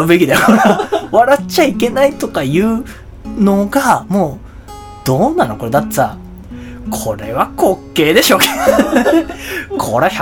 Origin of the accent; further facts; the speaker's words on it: Gunma, Japan; 僕は故郷の群馬帰って、で、地元の友人と飲みに行ったんですよ。